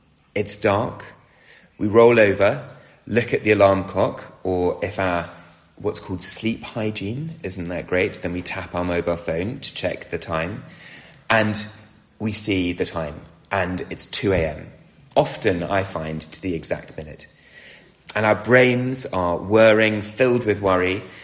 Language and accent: English; Oxford, South East England, United Kingdom; I grew up in Oxford